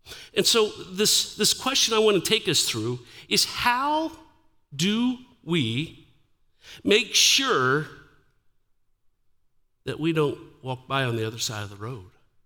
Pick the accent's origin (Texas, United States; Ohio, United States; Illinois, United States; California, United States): Ohio, United States; Dayton; So I told you I was born in Dayton, Ohio. I was raised early in my life till about I was 8 years old. We lived at 240 West Norman.